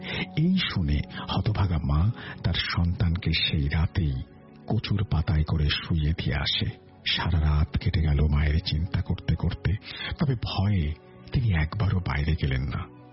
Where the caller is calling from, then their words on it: Mahadevpur, Rajshahi Division, Bangladesh; মহাদেবপুর নওগাঁ থেকে বলছি, নবম শ্রেণীতে পড়ি। আজ আমি আমার গ্রামের বাড়ি চেরাগপুরের